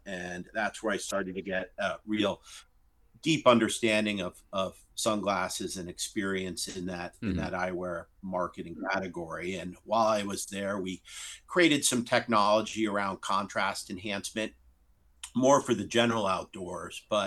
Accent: New York, United States; also born or lived in Vermont; Well, I grew up outside of New York, born and raised in Westchester

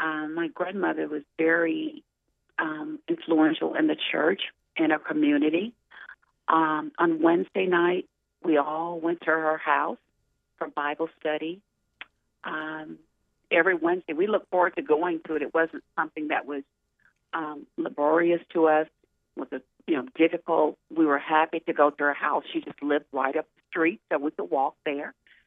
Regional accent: Talladega, Alabama, United States; We grew up on a farm with the animals, with livestock, and we raised our own vegetables

